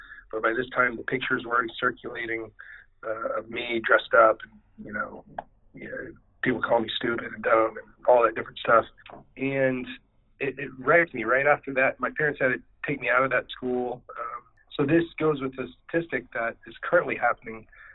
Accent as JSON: {"language": "English", "region": "Texas", "country": "United States", "said": "And I don't know, being from Texas, I don't know why, but it's in the culture of being a Texan."}